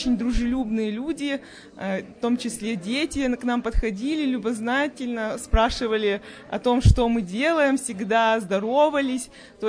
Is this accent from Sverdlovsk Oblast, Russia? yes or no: yes; Yekaterinburg, Sverdlovsk Oblast, Russia; я из Екатеринбурга, как и все наше сообщество.